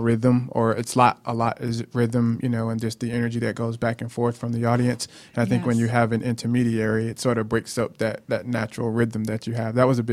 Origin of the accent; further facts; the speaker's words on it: Virginia, United States; Now I'm from Virginia.